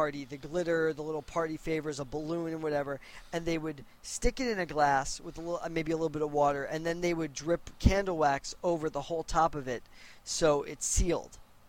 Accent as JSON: {"language": "English", "region": "New York", "country": "United States", "tie": "born or raised there", "said": "When you're a kid growing up on Long Island and every single one of your friends is having a bar or bat mitzvah."}